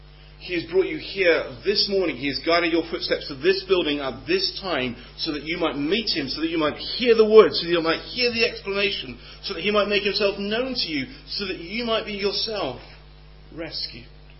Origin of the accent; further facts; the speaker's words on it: Gloucester, South West England, United Kingdom; Where I grew up in Gloucester, we had a hill, which I used to walk up regularly.